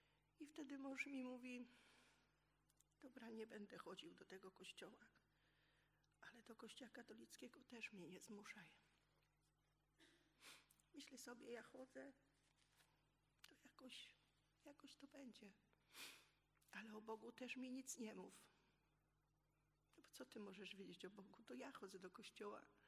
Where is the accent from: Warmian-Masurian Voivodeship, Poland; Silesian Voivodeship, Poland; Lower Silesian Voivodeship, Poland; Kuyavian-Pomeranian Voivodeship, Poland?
Kuyavian-Pomeranian Voivodeship, Poland; born there; moved away as an adult; Perspektywy na Kujawach, bo tam się urodziłam, na mieszkanie własne były takie, no może z 13 lat, może z 15 trzeba poczekać.